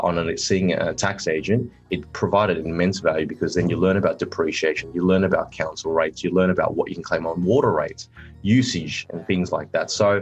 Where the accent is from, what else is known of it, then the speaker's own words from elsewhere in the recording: Cecil Hills, New South Wales, Australia; I grew up out west in Cecil Hills. That's where I ended up living with mum and dad for the latter part of my life being with them. I grew up in Cecil Hills, which is sort of surrounded by Badgerys Creek, Austral